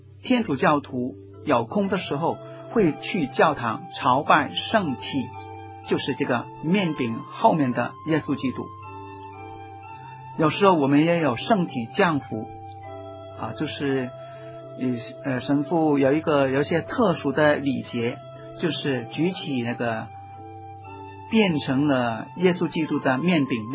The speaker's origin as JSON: {"language": "Chinese", "region": "Guangdong", "country": "China", "said": "好像油能够我们广东人也用百花油"}